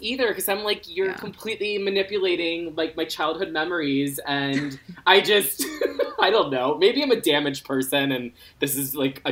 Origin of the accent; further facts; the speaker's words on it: Florida, United States; I grew up in Florida and, you know, lightning's a bit unpredictable.